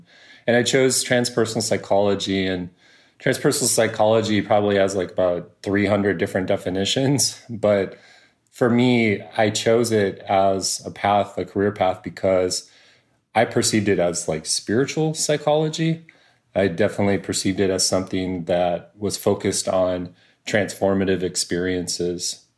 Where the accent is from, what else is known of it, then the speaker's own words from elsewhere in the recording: Minneapolis, Minnesota, United States; I grew up in Minneapolis, and my wife grew up in Portland, Oregon.